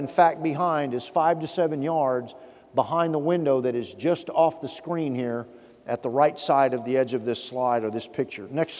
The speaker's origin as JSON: {"language": "English", "town": "Fort Worth", "region": "Texas", "country": "United States", "tie": "born or raised there", "said": "In fact, as a kid growing up in Fort Worth, making jokes about Dallas"}